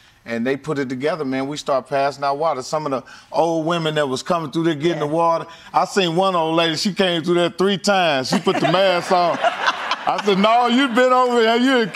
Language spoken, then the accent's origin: English; Indianapolis, Indiana, United States; Yeah, in Indianapolis. Yeah, shout out to my hometown, Indianapolis, Indiana. And I've been buying homes in that city for about 25 years.